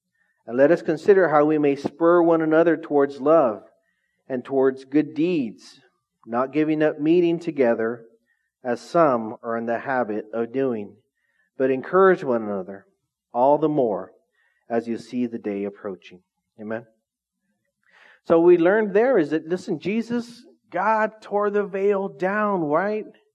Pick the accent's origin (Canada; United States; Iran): United States; Orange Cove, California; True story, I grew up in Orange Cove, all right? I was telling you, I grew up in Orange Cove on 4th Street.